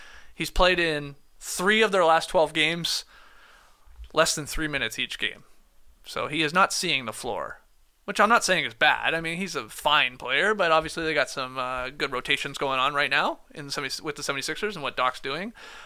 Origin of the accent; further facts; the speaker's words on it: Canada; accent: Canadian; That's my Canadian accent.